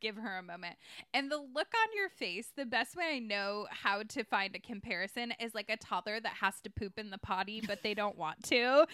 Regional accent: Michigan, United States; we grew up in Michigan, so we don't have grizzlies, we have black bears.

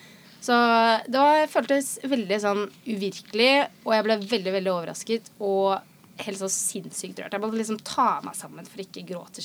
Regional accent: Son, Akershus, Norway; Jeg er 38 år, så vidt jeg husker. Ja, det stemmer det. Ja. Og så kommer jeg fra et lite sted som heter Son, og det ligger mellom, mellom Drøbak og Moss, cirka. Sånn en lite sted ut til sjøen.

